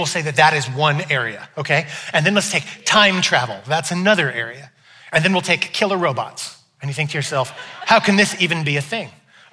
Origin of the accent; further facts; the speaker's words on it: California, United States; So when I was a kid, I grew up in California, and we had a church, and our church had two buildings